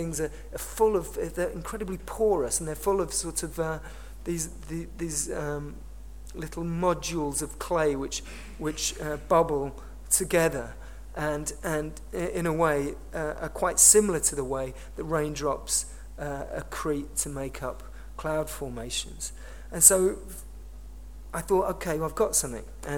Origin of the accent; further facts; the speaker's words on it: London, United Kingdom; These are London bricks, and I'm from London.